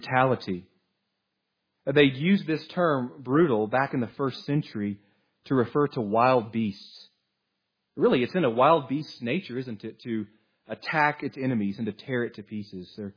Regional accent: Oklahoma, United States; I'm from Oklahoma. I don't count too good

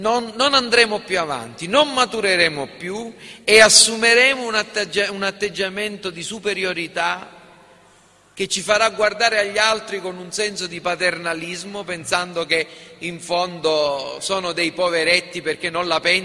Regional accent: Sicily, Italy; noi siamo siciliani

